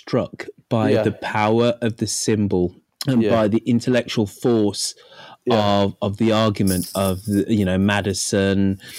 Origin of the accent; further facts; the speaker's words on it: United Kingdom; You know, I always find it kind of fascinating being a Brit, looking at early American history